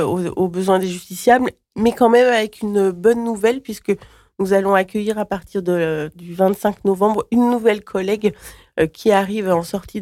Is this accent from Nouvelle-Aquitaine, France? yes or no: no; Saint-Étienne, Auvergne-Rhône-Alpes, France; now in Creuse, France; J'ai grandi à Saint-Étienne, mais effectivement, une creusoise d'adoption depuis un certain nombre d'années.